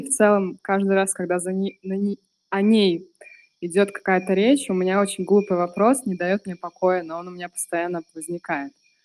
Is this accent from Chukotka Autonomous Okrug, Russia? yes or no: yes; Chukotka Autonomous Okrug, Russia; born there; Вообще я родилась на Чукотке